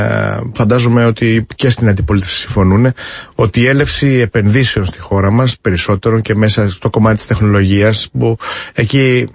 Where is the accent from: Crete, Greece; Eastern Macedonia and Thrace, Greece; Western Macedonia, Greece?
Crete, Greece; Και κατάγομαι από την Κρήτη κιόλας